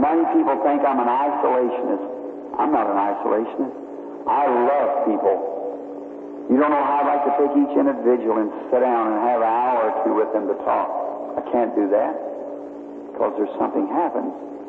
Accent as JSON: {"language": "English", "country": "United States", "said": "I say that with respect as an American."}